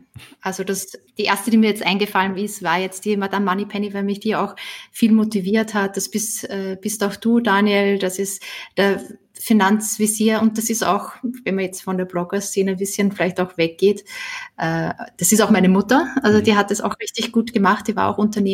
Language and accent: German; Austria; now in Germany; Österreich, meine Heimat.